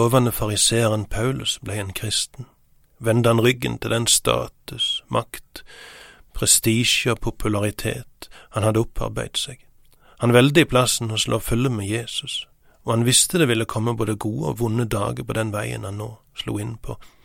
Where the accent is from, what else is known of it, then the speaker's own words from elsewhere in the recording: Sokndal, Rogaland, Norway; Jeg husker fra oppveksten min i Sokndal